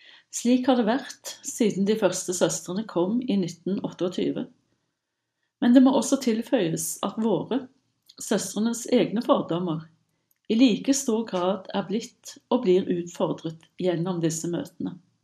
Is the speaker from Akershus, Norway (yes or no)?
no; Stavanger, Rogaland, Norway; var torgmøter i min hjemby Stavanger